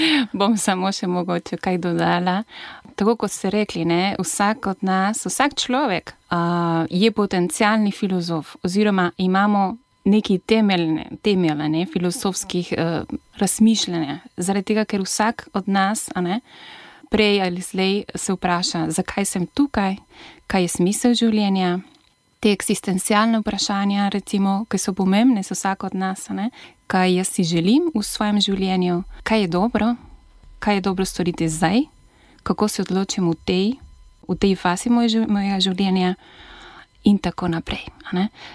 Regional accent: Chile; Slovenian is a second language; also born or lived in Italy; now in Slovenia; 16 let nazaj, ko sem prišla v Slovenijo. Prej sem živela v Italiji, to moram reči. A ne? Nisem prišla direktno iz Čila sem. Sem živela v Italiji, sem tam tudi študirala

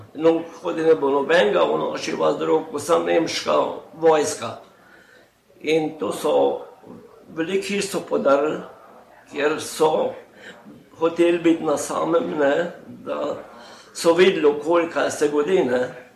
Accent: Brod, Lower Sava, Slovenia; Doma sem iz Broda, to je pri Svetem križu, kakor je zdaj Podbočje. Mi smo doma čisto ob Krki.

